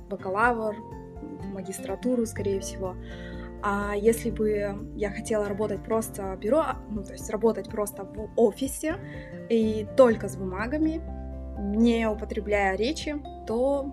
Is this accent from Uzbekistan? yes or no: no; Donskoye, East Kazakhstan Region, Kazakhstan; Как Лейла уже сказала, я родом из Казахстана, а точнее с Восточно-Казахстанской области, села Донское.